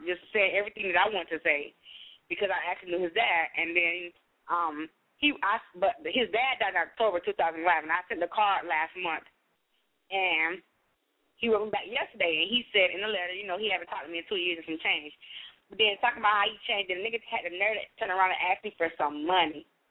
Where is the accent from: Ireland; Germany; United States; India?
United States; Florida; now in Los Angeles, United States; But we're from Florida, and I moved to L.A.